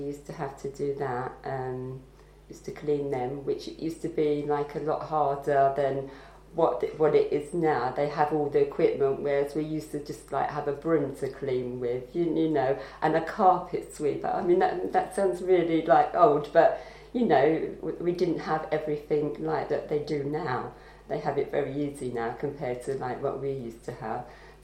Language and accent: English; Westminster, London, United Kingdom; I was born in Westminster, and I've lived here all my life. My parents were also born in Westminster